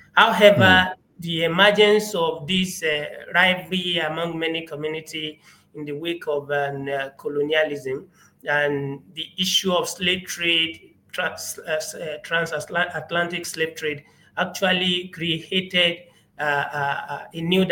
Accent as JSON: {"language": "English", "country": "Nigeria", "tie": "born or raised there", "said": "all these are part of how we were raised in Nigeria."}